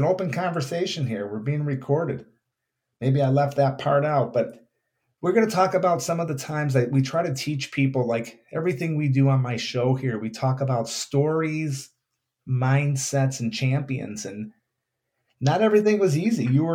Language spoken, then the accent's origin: English; Oak Park, United States; we grew up in Oak Park, and, you know, I knew that you were never going to make it easy on me.